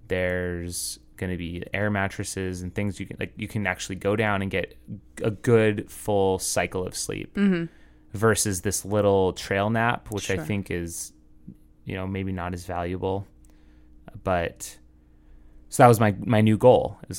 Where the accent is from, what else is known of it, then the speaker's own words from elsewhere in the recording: Phoenix, Arizona, United States; I'm like, I'm from Phoenix. I should be fine.